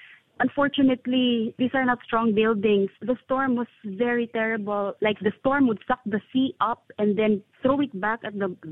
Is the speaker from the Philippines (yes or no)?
yes; Mindanao, Philippines; from the Philippines here in Mindanao.